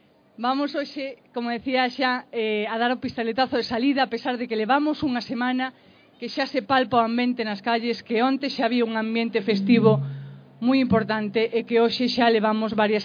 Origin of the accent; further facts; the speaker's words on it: Lugo, Galicia, Spain; aquí na nosa casa e, como vos lucenses que somos